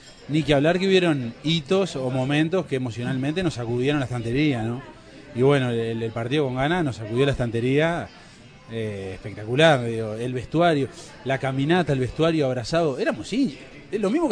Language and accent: Spanish; Uruguay; Yo creo que somos todos uruguayos que estábamos en Sudáfrica